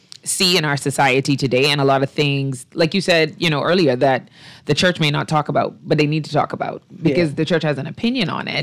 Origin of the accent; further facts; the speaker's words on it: Grand Bahama, Bahamas; now in Nassau, Bahamas; So I'm from Grand Bahama originally.